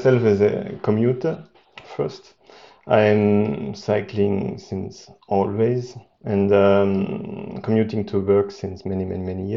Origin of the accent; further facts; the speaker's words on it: Austria; English is a second language; now in Paris, France; I'm living in Paris since over 20 years now. Originally, I'm from Austria